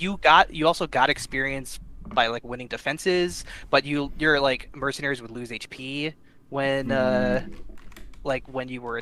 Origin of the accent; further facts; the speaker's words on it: Syracuse, New York, United States; I'm from New York. I live in Syracuse.